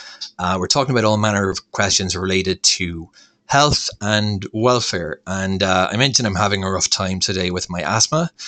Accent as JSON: {"language": "English", "country": "Ireland", "tie": "born or raised there", "said": "But where I grew up in Ireland, asthma was pretty commonplace."}